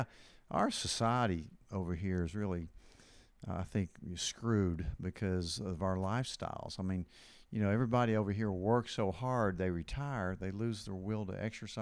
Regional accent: Tennessee, United States; Well, yeah, I do. I'm from East Tennessee.

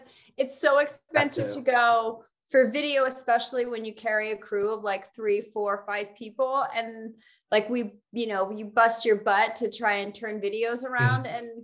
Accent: New York, United States; born there; I was born in New York. I love going back to New York.

